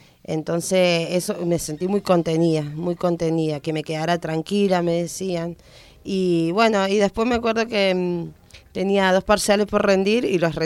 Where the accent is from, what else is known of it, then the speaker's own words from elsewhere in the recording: Mendoza, Argentina; now in Villa Mercedes, Argentina; De Mendoza vengo.